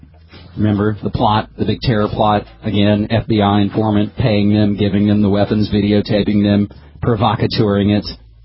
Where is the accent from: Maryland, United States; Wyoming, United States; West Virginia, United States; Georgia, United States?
West Virginia, United States; moved away as an adult; now in Oregon, United States; My home state of West Virginia, born and raised, 28 years there, only 4 here in Oregon.